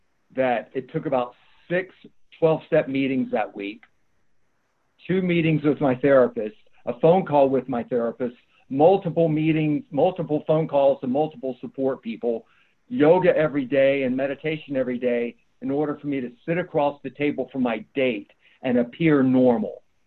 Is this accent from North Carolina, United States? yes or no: yes; North Carolina, United States; also born or lived in New York / Fort Lauderdale; geographical moves from New York to Fort Lauderdale, back to New York, and now in North Carolina in my hometown, all done solvently.